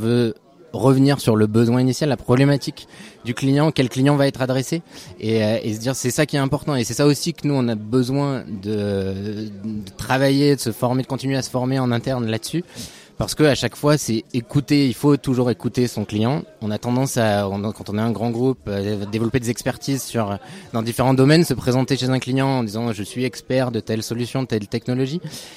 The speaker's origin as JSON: {"language": "French", "region": "Occitanie", "country": "France", "said": "il faut dire que je suis originaire de la Lozère"}